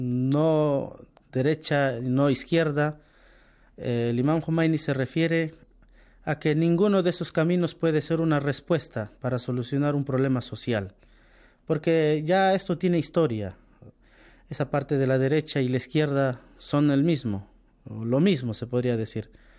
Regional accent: Peru; now in Iran; Yo soy de Perú, un estudiante de las ciencias islámicas en la República Islámica de Irán.

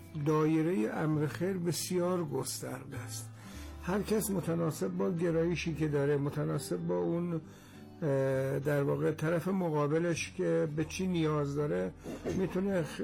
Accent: Esfarayen, North Khorasan, Iran; از شهر خودمون اسفراین بزرگ

